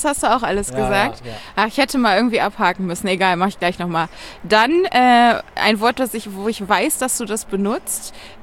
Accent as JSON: {"language": "German", "town": "Bonn", "region": "North Rhine-Westphalia", "country": "Germany", "tie": "born or raised there", "said": "Ich bin ja in Bonn groß geworden"}